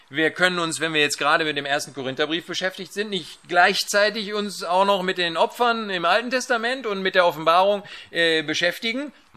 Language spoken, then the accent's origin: German; North Rhine-Westphalia, Germany; ich komme ja aus dem Ruhrgebiet, auf einmal Ruhrpott hier sprechen würde.